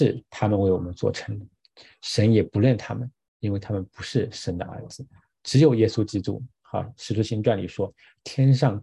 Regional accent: China; 按照我们中国人传统，你就要坐月子嘛

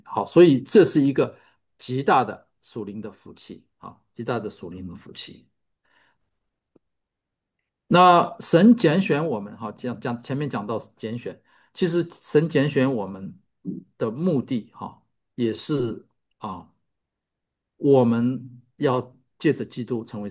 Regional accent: China; now in United States; 我们中国人我们中国人大家都知道叫五子登科

